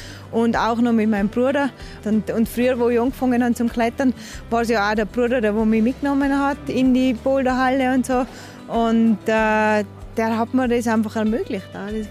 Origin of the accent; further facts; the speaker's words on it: Strengen, Tyrol, Austria; also born or lived in Bludenz; Eigentlich bin ich geboren in Bludenz, im Vorarlberg, aber ich bin keine Vorarlbergerin, ich bin Tirolerin. Meine Mutter ist nur schnell auf Bludenz, hat mich auf die Welt gebracht und ist wieder retour gefahren. Und Strengen ist ein Bergdorf im Stanzertal.